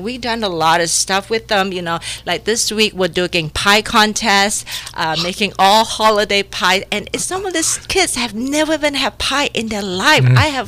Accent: Singapore; because I grew up in Singapore, and there's such a huge phenomenon of street food in Southeast Asia.

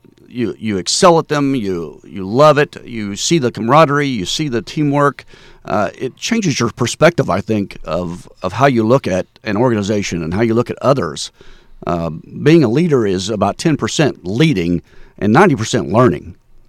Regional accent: Thompsonville, United States; I love it that I was able to do it in my hometown.

